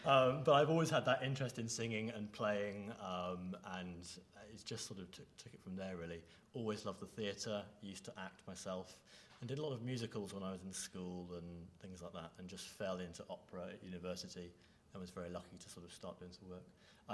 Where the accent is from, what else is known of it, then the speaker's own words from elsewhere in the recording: South West England, United Kingdom; now in Scotland, United Kingdom; I'm the Scottish Opera Emerging Artist Repetiteur, 22 years old, and I come from Devon. So I've just moved to Scotland from the south.